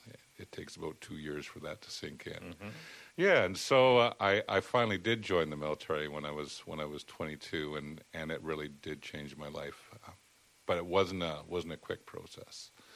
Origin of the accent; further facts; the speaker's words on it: Hamilton, Ontario, Canada; also born or lived in Wakefield, Quebec; I was born in Quebec. I was born in Wakefield, right across the border from Ottawa. And only lived there for a couple years. And then when I was around two, my father brought my mother and my older brother and I to Hamilton, Ontario.